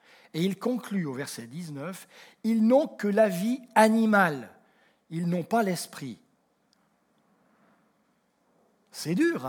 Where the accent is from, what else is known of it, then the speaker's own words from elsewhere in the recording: Lyon, Auvergne-Rhône-Alpes, France; Je suis lyonnais, hein, entre autres.